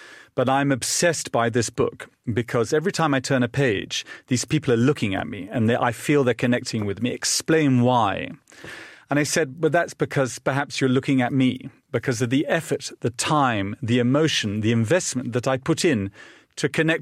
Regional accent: England, United Kingdom; Being English, people don't like to talk about things that are painful.

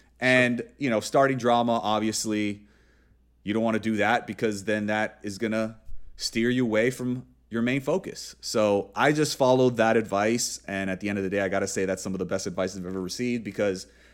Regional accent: Miami, Florida, United States; since I'm from Miami, the land of hot, fake ass, fake boobs, and fake cheeks

